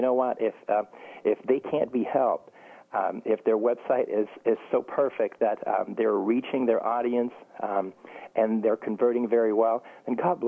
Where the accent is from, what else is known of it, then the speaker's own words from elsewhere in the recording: Canada; now in United States; Well, I'm French Canadian, living the American dream